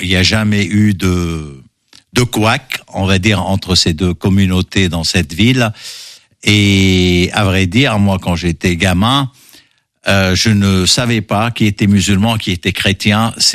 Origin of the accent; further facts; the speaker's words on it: Batroun, North Governorate, Lebanon; moved away as an adult; Je suis né au Liban, dans une petite ville balnéaire qui s'appelle Batroun, où j'ai grandi, j'ai passé ma jeunesse, on va dire, jusqu'à 18 ans.